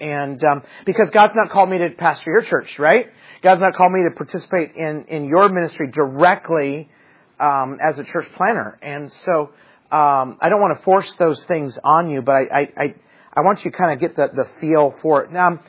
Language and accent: English; Idaho, United States; I mean, I remember I grew up in Idaho, and so I go to Northland Baptist Bible College